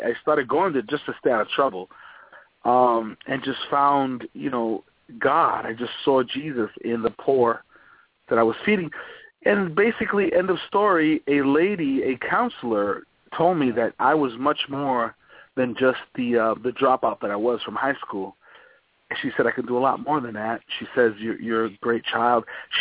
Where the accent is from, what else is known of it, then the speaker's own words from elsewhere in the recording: Bronx, New York, United States; But she settled in the South Bronx, and I'm there.